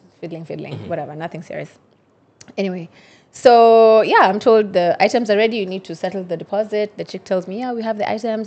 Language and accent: English; Kenya; In my mind, I just thought, yeah, I'm a designer from Kenya.